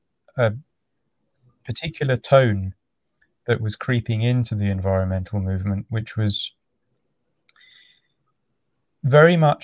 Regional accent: London, United Kingdom; Right now I'm in Devon, which is in the southwest. Gotcha. I'm from London originally.

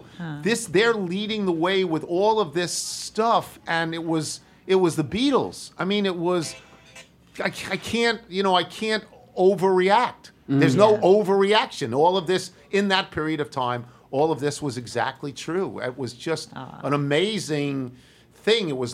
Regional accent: Long Island, New York, United States; Even though I say all the time, I'm from Long Island.

